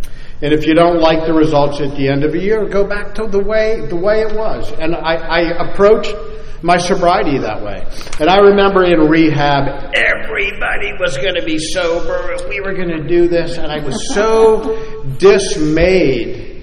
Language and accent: English; Ireland; I'm Irish. I come from a long line of drunks.